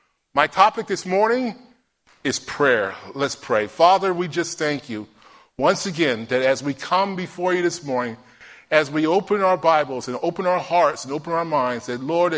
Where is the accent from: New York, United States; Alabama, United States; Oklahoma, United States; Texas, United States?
New York, United States; That was a saying that was on a sign that was over the altar of my church where I grew up in New York.